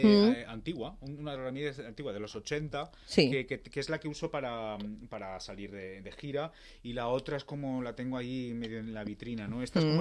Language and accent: Spanish; Valencia, Valencian Community, Spain; born there; Yo nací en Valencia, pues bueno, tengo la tradición del Mediterráneo, que es muy rica